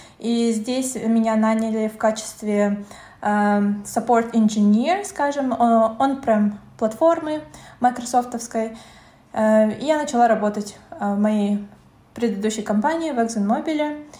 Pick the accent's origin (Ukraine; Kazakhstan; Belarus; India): Kazakhstan; Almaty; now in Budapest, Hungary; Я вообще изначально родом с Алматы, с Казахстана, но сейчас я проживаю в Венгрии, в Будапеште, и работаю здесь.